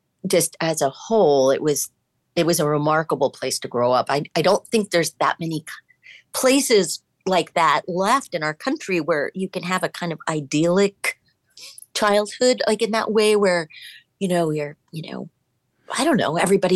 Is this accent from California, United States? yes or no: yes; Manhattan Beach, California, United States; Yes, I grew up in Manhattan Beach.